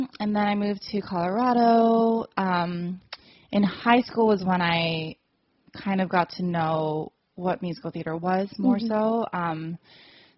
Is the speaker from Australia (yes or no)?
no; Guam; So I was born and raised on Guam.